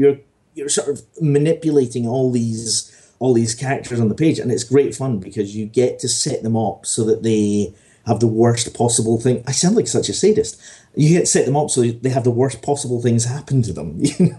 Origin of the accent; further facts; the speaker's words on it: Scotland, United Kingdom; because I'm from Fife, and that's near St Andrews